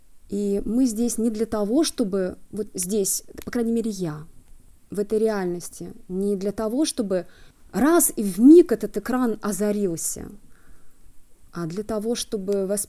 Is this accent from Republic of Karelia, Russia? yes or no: yes; Petrozavodsk, Republic of Karelia, Russia; now in Israel; Я из Петрозаводска, но сейчас я живу в Израиле, так что можно сказать, что я приехала из Израиля.